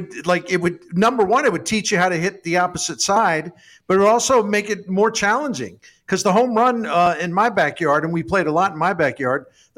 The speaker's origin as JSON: {"language": "English", "town": "Annapolis", "region": "Maryland", "country": "United States", "tie": "born or raised there", "said": "But I grew up near Annapolis, and I'm a big-time Navy football fan"}